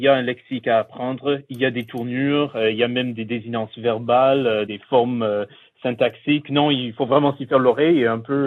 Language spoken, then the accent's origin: French; Louisiana, United States; now in Acadia, Canada; Donc moi, je suis originaire de Louisiane, professeur ayant étudié dans une université aux États-Unis, un peu en France aussi, mais ayant vécu ici en Acadie